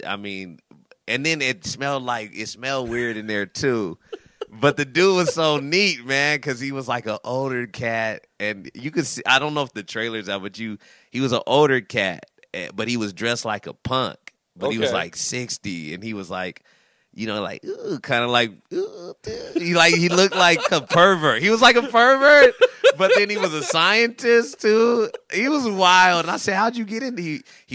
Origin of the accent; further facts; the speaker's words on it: Fresno, California, United States; Born and raised in Fresno.